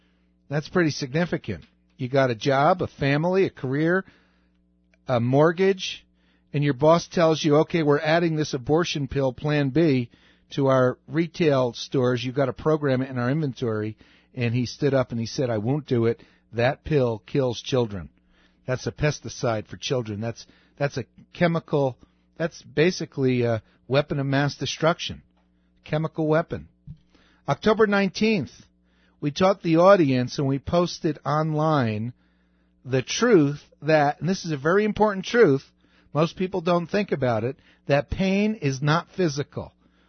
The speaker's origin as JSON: {"language": "English", "region": "New Jersey", "country": "United States", "tie": "born or raised there", "said": "This was in New Jersey. I grew up in New Jersey."}